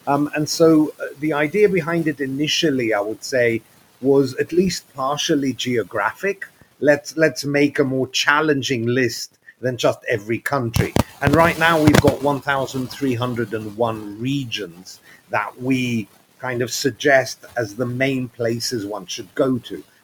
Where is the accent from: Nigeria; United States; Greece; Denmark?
Greece; Athens, Attica; also born or lived in London; I'm half Greek and half South African British. I was born in London, but I grew up in Athens, Greece. So I'm used to the sun.